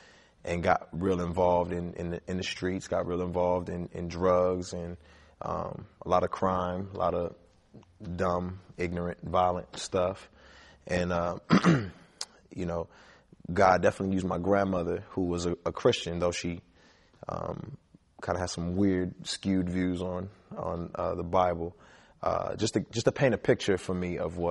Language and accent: English; Houston, Texas, United States; born there; also born or lived in San Diego, United States; Well, I was born in Houston, Texas. We kind of migrated from place to place.